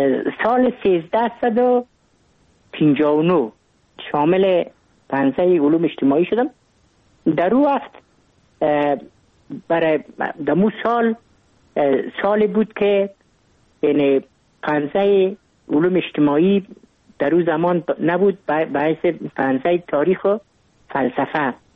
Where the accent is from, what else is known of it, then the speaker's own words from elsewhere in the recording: Kabul, Afghanistan; من متولد کابل هستم، در نای اول کابل تولد شدیم.